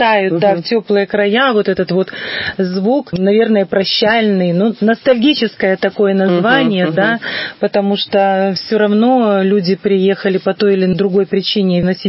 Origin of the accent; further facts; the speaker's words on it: Western Ukraine, Ukraine; В моем родном городе, это Западная Украина, строили химический завод.